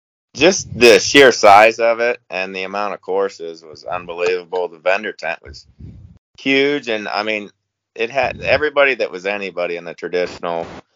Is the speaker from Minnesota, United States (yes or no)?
no; Ohio, United States; So I'm from East Central Ohio.